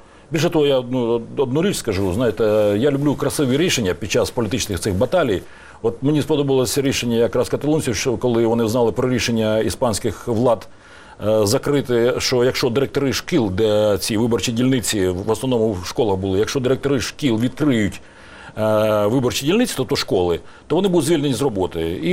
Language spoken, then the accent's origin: Ukrainian; Donbas, Ukraine; Немає донбаської кухні, я сам з Донбасу, да?